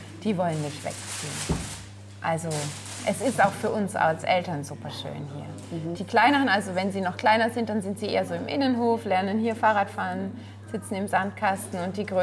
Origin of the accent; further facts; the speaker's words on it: Rhineland-Palatinate, Germany; Ich komme aus der Rheinebene, bei Speyer.